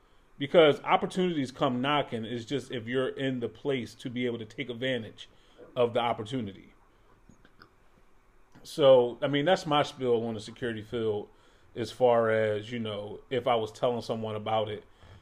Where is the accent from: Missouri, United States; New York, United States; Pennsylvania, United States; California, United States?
Pennsylvania, United States; Philadelphia; I'm from Philly.